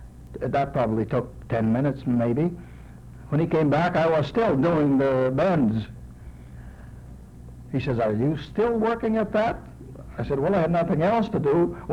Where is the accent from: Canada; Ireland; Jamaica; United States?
Canada; Winnipeg, Manitoba; He asked me where I was from, and said I told him that I came from Winnipeg, and he looked at me.